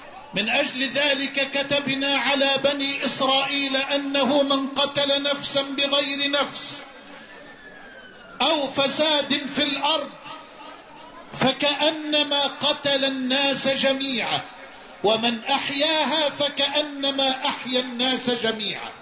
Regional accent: Egypt; فأنت مسلم وأنا مسلم، وأنت مصري وأنا مصري

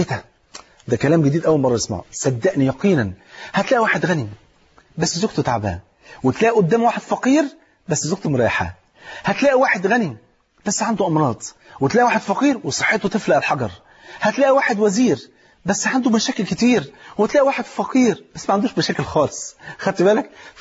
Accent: Egypt; واحد مليونير مرة معدي على أرض فلاحين عندنا في مصر

